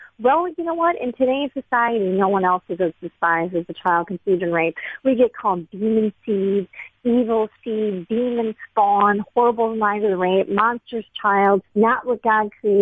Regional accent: Michigan, United States; First of all, I'm from Michigan, where we've never had a rape exception in a single law ever

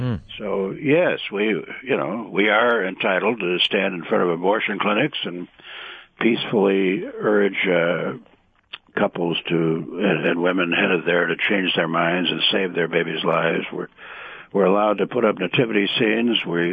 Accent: Chicago, Illinois, United States; I used to joke that I'm from Chicago, I do racketeering law

